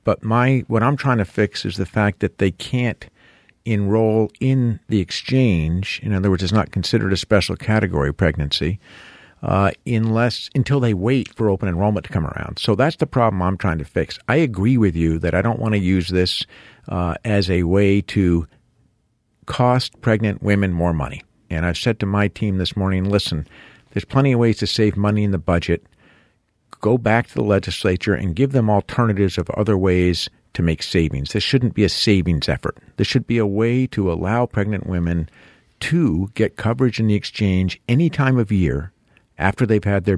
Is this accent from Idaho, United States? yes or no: no; East Montpelier, Vermont, United States; there's a story of my hometown right now, the East Montpelier School Board